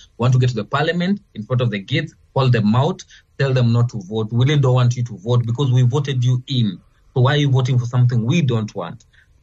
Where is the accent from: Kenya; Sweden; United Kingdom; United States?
Kenya; But as a Kenyan, who pays taxes that is below average for us